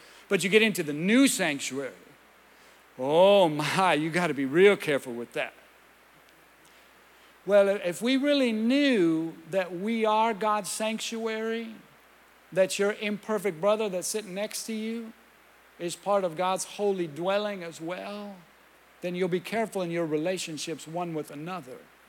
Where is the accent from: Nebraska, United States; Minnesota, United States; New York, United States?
Minnesota, United States; also born or lived in Costa Rica; I'm from Minnesota, but I lived in Costa Rica for 12 years. I do a lot of ministry in Spanish, and so a lot of times the verses come to me in Spanish more than in English.